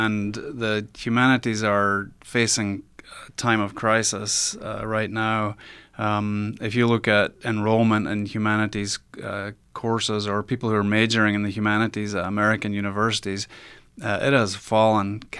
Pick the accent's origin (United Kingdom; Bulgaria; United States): United Kingdom; I think that as a British person, you know, you sort of bristle a little bit about Americans taking the credit for winning World War II.